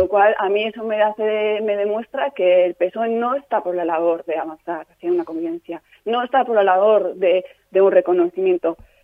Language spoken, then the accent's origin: Spanish; Hendaye, Nouvelle-Aquitaine, France; also born or lived in Beasain; yo no nací en Francia, nací aquí en Beasain.